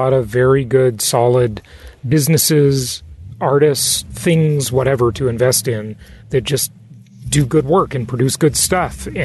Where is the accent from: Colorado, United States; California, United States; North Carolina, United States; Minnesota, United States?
California, United States; Los Angeles; like where I grew up in Los Angeles or Orange County, California